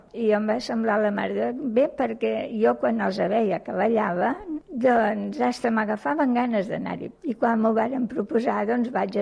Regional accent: L'Escala, Catalonia, Spain; now in Barcelona, Spain; sóc filla de l'Escala. Ara vic aquí a Barcelona ja fa molts anys. Vaig venir aquí que tenia 12 anys. I la meva edat són 74 anys, fa poc que els he complert.

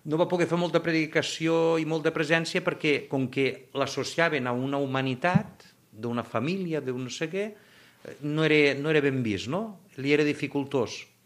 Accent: Linyola, Catalonia, Spain; Jo soc fill de Linyola.

